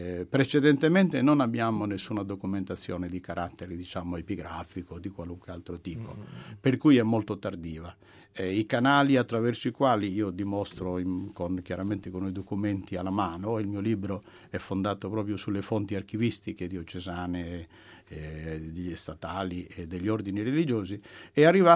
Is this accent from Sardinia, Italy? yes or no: yes; Sardinia, Italy; now in Rome, Italy; sono sardo di origine, sono praticamente trapiantato tra virgolette qui a Roma ormai da 40 anni, sono sposato da 33 anni e vivo, diciamo, qui proprio, però il mio cuore sta sempre in Sardegna